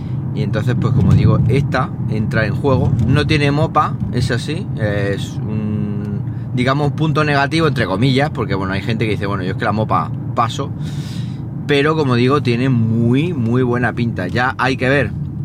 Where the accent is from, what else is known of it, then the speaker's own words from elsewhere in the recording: Jaén, Andalusia, Spain; me pueda venir aquí a mi tierra, a Jaén